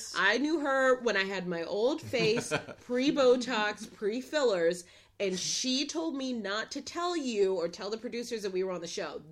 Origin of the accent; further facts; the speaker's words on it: Chicago, Illinois, United States; You know, I'm from Chicago.